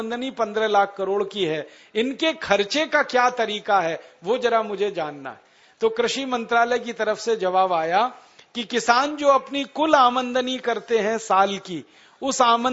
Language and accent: Hindi; Aligarh, Uttar Pradesh, India; मैं भी किसान का ही बेटा हूं, मेरे घर में भी खेती होती है, मेरा गांव उत्तर प्रदेश में अलीगढ़ जिले में है, हमारे घर में परंपरा से खेती होती है।